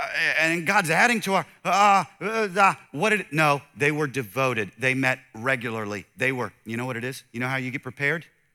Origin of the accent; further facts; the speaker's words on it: the South, United States; because I'm a preacher from the South, they're going to alliterate.